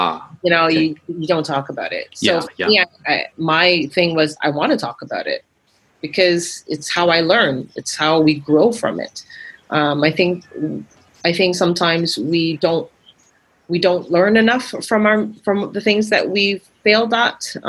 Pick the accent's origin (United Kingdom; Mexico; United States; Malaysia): Malaysia; You know, I grew up in Malaysia, and I grew up from a very Asian household.